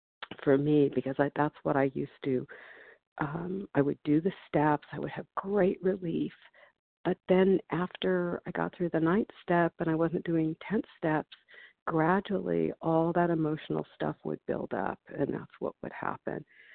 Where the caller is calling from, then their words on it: Lincoln, Nebraska, United States; I'm calling from Nebraska, Lincoln, Nebraska, but I'm listed in New York. This is a temporary place right now.